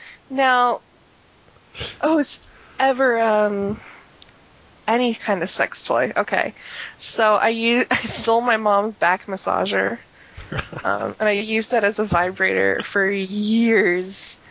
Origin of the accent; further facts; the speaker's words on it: United States; and I apologize, I don't know centimeters, because I'm American.